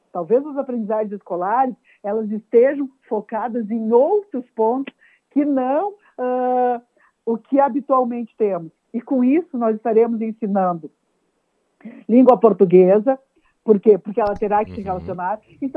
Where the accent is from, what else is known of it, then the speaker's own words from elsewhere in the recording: Rio Grande do Sul, Brazil; eu sou da região das Missões, moro em São Luís Gonzaga.